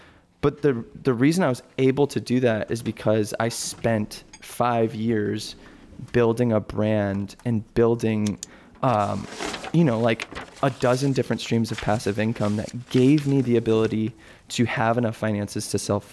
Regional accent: Florida, United States; let's go back to my hometown in Florida

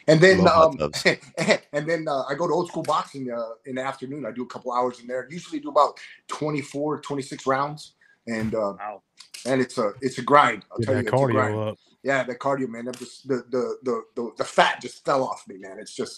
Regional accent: Coolidge, Arizona, United States; I'm from Coolidge, Arizona. Go Bears. You know, a little small town. We had 3 stoplights growing up.

